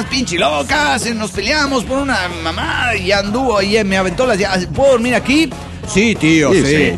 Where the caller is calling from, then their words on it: Cuernavaca, Morelos, Mexico; de Cuernavaca, Morelos, México.